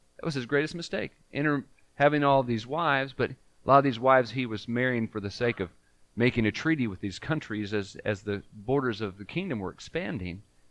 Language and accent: English; Los Angeles, California, United States; Now, for me, I grew up in California, Los Angeles.